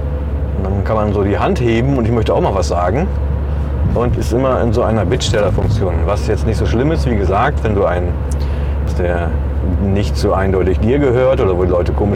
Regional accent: North Rhine-Westphalia, Germany; Ja, ich bin ja Westfale, ich kenne mich hier in Düsseldorf nicht aus.

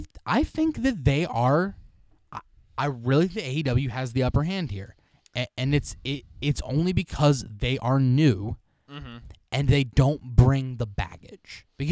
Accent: Washington, District of Columbia, United States; I grew up in Washington, D.C.

